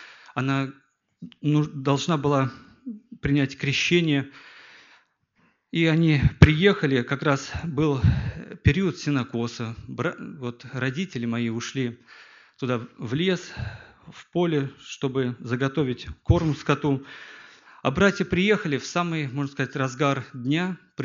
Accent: Saransk, Mordovia, Russia; Я, братья из Мордовии, город Саранск

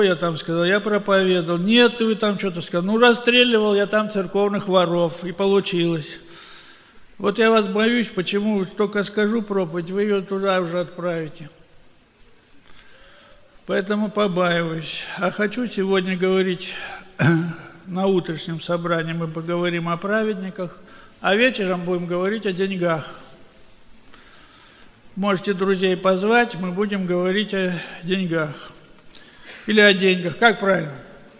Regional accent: Siberia, Russia; Я приехал к вам из Сибири. У нас уже молодежный фавор прошел.

